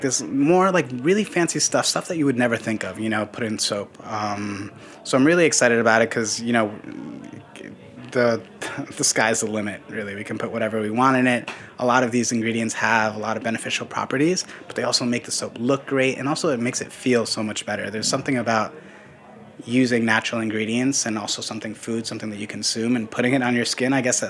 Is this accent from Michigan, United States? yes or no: no; New York City, New York, United States; I'm a New Yorker at heart. I was born and raised here.